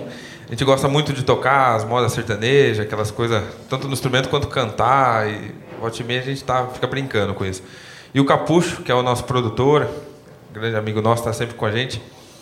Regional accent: São Paulo, Brazil; Eu e o Ale, nós somos do interior de São Paulo, né? Somos bem lá do fundo mesmo, lá no restinho do estado. Então, os verdadeiros caipirões

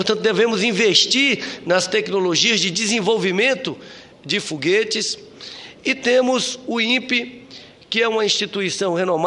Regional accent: Brazil; me estimula muito como brasileiro

